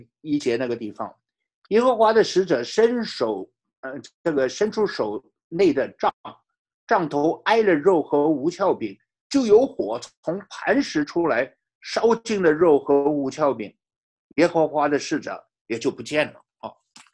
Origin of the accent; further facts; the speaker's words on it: China; 其实我们中国人也是懂礼的啊